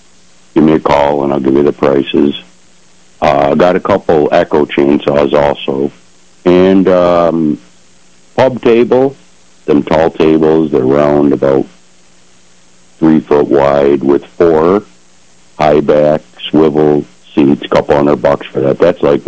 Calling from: Attica, United States; Morning, Jim. Calling from Attica.

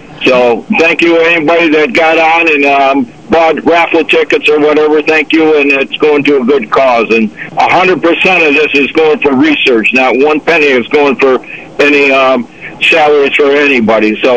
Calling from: West Sparta, New York, United States; Jimmy, I'm calling from the Tuscarora, West Sparta area.

